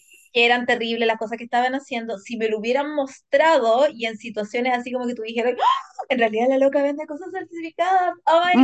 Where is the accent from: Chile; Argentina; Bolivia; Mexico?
Chile; yo soy chilena, solo conozco el chileno.